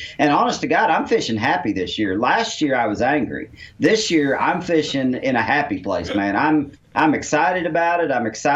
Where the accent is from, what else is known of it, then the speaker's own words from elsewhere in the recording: Missouri, United States; growing up in the Ozarks, Grand, Table Rock, Lake of the Ozarks